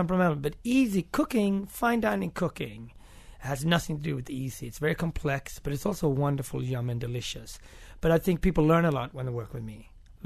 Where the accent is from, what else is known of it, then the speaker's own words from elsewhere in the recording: Gothenburg, Västra Götaland, Sweden; Yeah, I grew up in Sweden, and I have a Swedish mother and father.